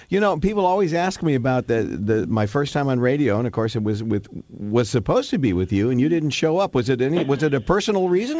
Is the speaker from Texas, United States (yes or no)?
no; Chicago, Illinois, United States; But as a teenage kid growing up in Chicago, you were the guy.